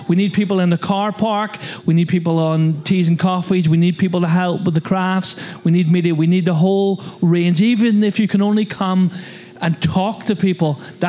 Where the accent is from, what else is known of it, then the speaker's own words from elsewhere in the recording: Ireland; I know I'm Irish, but I thought that was fairly obvious.